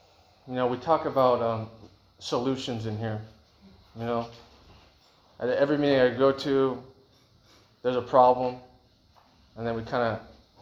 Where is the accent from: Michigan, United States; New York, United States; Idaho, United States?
Idaho, United States; I grew up in Idaho. And we grew up in a little town, very religious community.